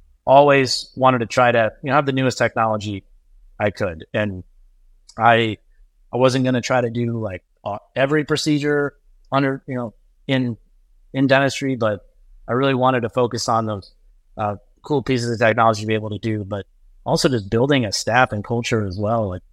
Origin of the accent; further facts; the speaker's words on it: Omaha, Nebraska, United States; Yep, born and raised in Omaha, and went away for college, but then came back.